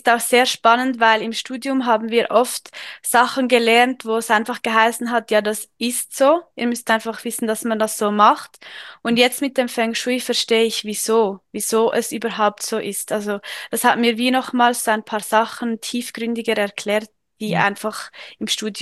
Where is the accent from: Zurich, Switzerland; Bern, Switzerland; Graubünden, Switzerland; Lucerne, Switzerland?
Lucerne, Switzerland; now in Neuchâtel, Switzerland; Ich komme ursprünglich aus Luzern, aber wohne inzwischen in Neuchâtel.